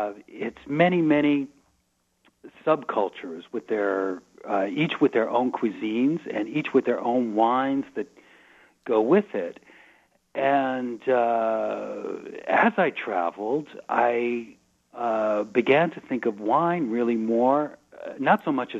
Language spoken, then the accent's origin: English; Fort Worth, Texas, United States; now in France; And when I moved to France from Fort Worth, Texas in 2001